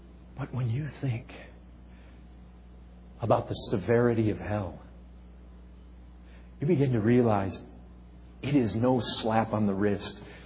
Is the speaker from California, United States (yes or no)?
no; Michigan, United States; I grew up in Michigan.